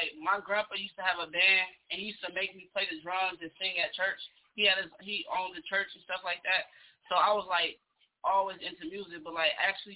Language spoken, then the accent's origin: English; Minnesota, United States; also born or lived in Memphis, Tennessee / Chicago; I grew up in Minnesota. Like, coming up, we did move a lot. Like, I did my whole second grade here. I was in Memphis, Tennessee.